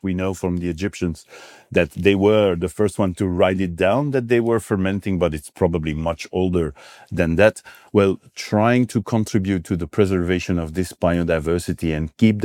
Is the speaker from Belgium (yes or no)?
yes; Brussels, Brussels-Capital Region, Belgium; I have blood from everywhere. I'm like, I also feel European. I'm from Belgium. I'm a Flemish boy. I grew up in Brussels, but I feel European because I have influences from everywhere.